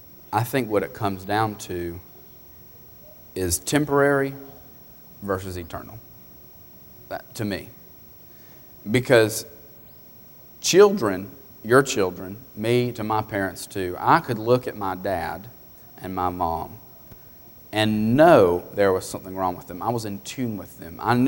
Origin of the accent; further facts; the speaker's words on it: Alabama, United States; I know ball's big up here. I'm from Alabama.